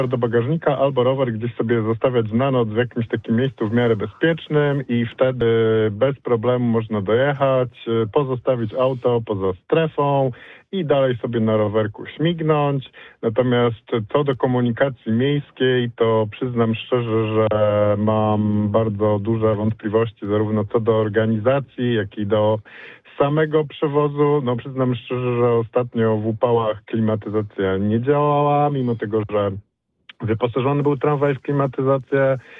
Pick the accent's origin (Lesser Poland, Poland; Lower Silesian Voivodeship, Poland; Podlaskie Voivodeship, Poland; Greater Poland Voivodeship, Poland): Greater Poland Voivodeship, Poland; Poznań; jako rodowity poznaniak z bólem serca muszę stwierdzić